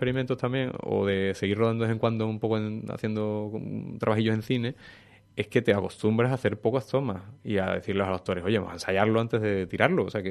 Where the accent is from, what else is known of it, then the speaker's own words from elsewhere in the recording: Morón de la Frontera, Andalusia, Spain; Yo viví, me crié en Morón de la Frontera.